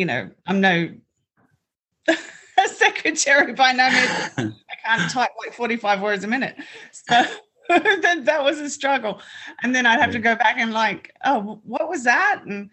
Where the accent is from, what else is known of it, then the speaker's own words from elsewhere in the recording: Australia; moved away as an adult; now in United States; I was actually born and raised in Australia.